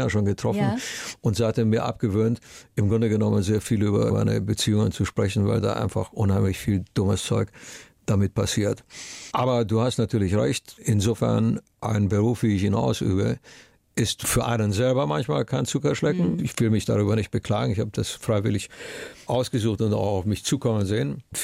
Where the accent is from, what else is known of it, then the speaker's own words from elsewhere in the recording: Romania; Geprägt haben mich meine Kindheit in Rumänien